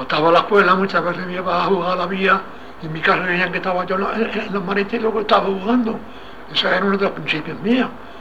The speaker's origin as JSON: {"language": "Spanish", "region": "Andalusia", "country": "Spain", "said": "Hay que tener en cuenta que somos andaluces."}